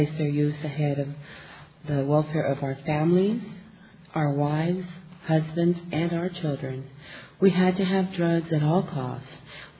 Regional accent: California, United States; Hi, family. … from Orange County, California.

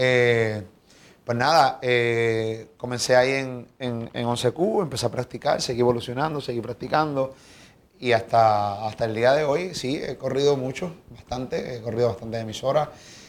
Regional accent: Puerto Rico; somos hermanos boricuas, vivimos en el mismo país.

